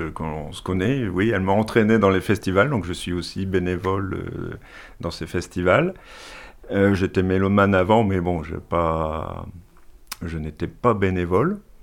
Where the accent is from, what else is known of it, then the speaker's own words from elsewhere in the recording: Lille, Hauts-de-France, France; now in Lyon, France; moi, je suis originaire de Lille. J'habite maintenant à Lyon, où j'ai rencontré Luce.